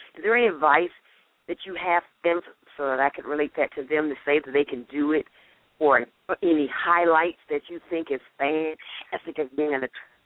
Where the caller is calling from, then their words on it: Columbus, Georgia, United States; I'm calling from Columbus, Georgia.